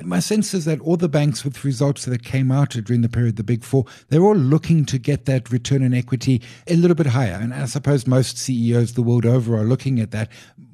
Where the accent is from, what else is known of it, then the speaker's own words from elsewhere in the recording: South Africa; I mean, as a South African, I think we've got brilliant wine at amazing prices